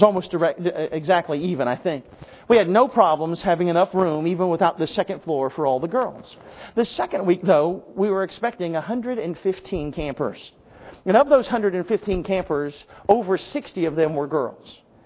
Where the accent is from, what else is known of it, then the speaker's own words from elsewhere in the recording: West Virginia, United States; now in North Carolina, United States; I'm from West Virginia and I live in North Carolina.